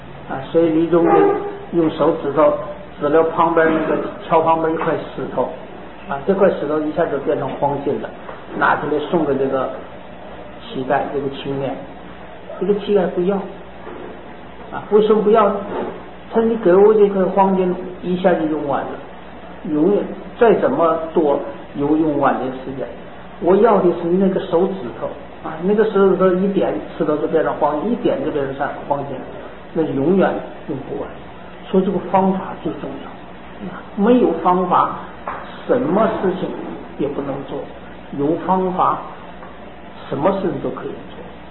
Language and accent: Chinese; China; 因为我们中国人啊，可以说思维能力很那个比较这个薄弱一点